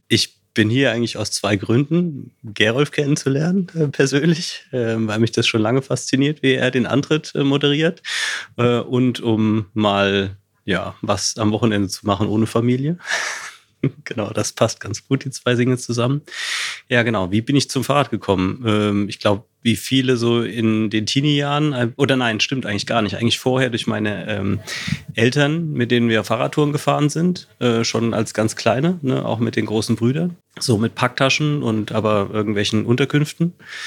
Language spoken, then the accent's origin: German; Hesse, Germany; Aus dem Taunus.